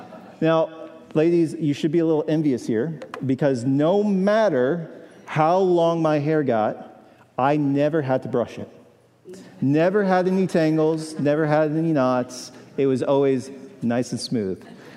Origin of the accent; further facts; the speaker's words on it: Spring Hill, United States; I grew up in Spring Hill. I've been here my entire life.